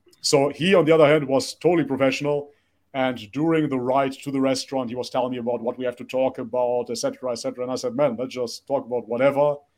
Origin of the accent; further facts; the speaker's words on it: Germany; also born or lived in North Macedonia; So nationally, I'm coming from Macedonia. I grew up in Germany, but ethnically, I can only identify with Bulgarian.